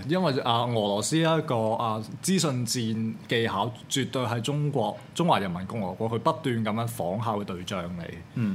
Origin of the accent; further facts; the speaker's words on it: Hong Kong; 其實如果我哋香港人咧可以做嘅話